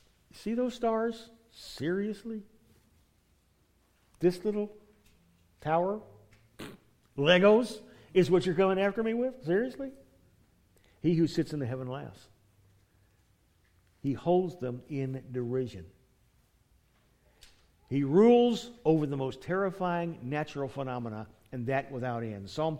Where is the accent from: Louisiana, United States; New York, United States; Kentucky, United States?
Louisiana, United States; Hey, we're from Louisiana, we've been through hurricanes, we kind of can relate to that.